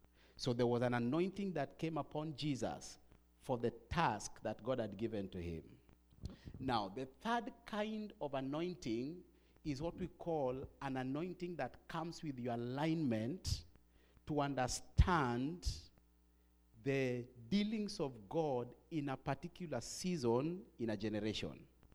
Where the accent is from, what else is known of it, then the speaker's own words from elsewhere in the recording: Kenya; I'm from Kenya, Africa.